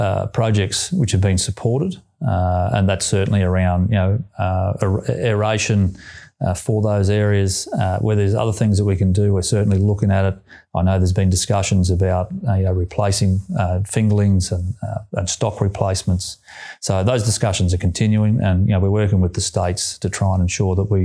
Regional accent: Queensland, Australia; I come from Queensland, where fires, floods and you know, droughts tend to be part of everyday life

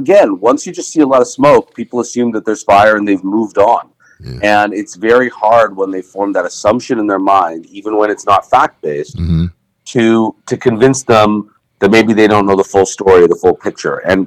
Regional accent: Canada; now in New York, United States; So I'm a Canadian originally, but I actually live in the U.S. right now.

